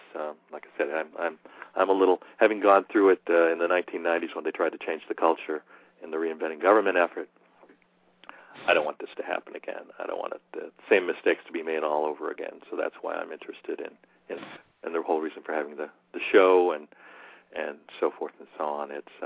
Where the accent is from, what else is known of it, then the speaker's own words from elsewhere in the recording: Massachusetts, United States; also born or lived in Washington, D.C.; And now I'm back up where I grew up in Massachusetts, out here on Cape Cod